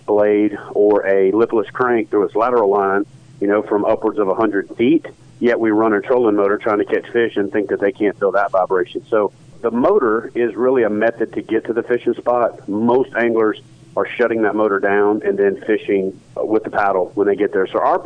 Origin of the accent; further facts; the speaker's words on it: Tennessee, United States; Here in my home state of Tennessee, it's unbelievable.